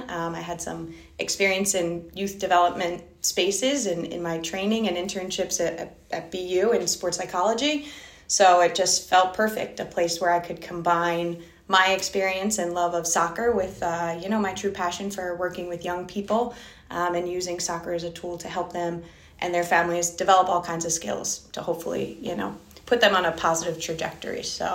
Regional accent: New Jersey, United States; I had the opportunity to play soccer all growing up in South Jersey

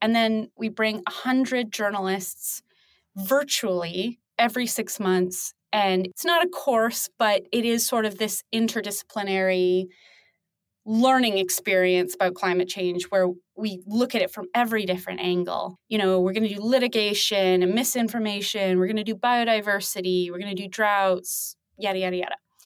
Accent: Canada; moved away as an adult; now in United Kingdom; Being Canadian, I was sort of trained in, for lack of a better word, a really American objectivity tradition. When I came to the UK

